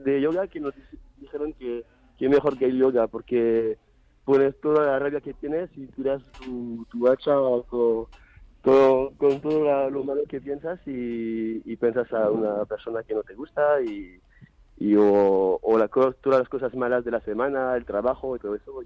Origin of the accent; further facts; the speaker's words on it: France; Spanish is a second language; now in Madrid, Spain; No, creo que se escucha. Soy de Francia.